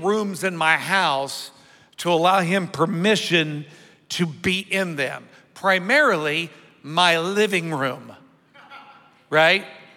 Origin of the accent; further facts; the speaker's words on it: Illinois, United States; now in Florida, United States; So I grew up in the country. I grew up in Southern Illinois.